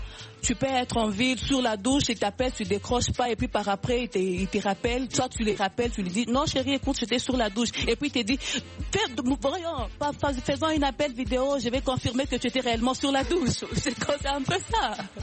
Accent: Lubumbashi, Haut-Katanga, DR Congo; Chez nous, à Lubumbashi, si tu étais en couple avec un homme, dès que vous vous séparez...

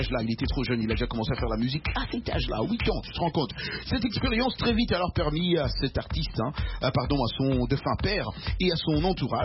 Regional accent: DR Congo; moi, je suis Congolais d'origine.

